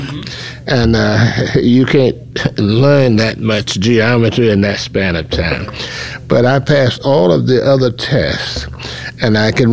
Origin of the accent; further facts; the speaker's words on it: North Carolina, United States; I was born in Bertie County, rural county, April 11th, 1921.